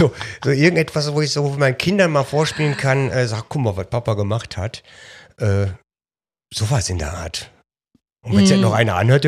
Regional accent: North Rhine-Westphalia, Germany; wir kommen ja beide aus dem Ruhrgebiet und da ist das halt, wir sagen das, was wir denken.

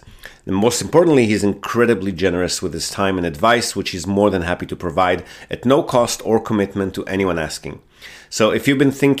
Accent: Australia; now in Japan; I came from Australia

